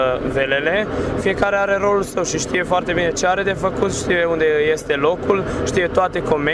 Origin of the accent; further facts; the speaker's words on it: Câmpia Turzii, Cluj County, Romania; Sunt din Câmpia Turzii, județul Cluj.